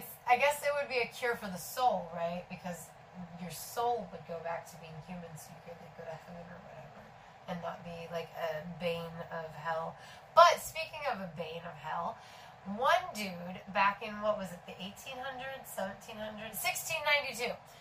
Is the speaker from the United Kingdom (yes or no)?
no; Houston, Texas, United States; born there; also born or lived in Miami / Philadelphia / Memphis; I know, but I was born in Houston.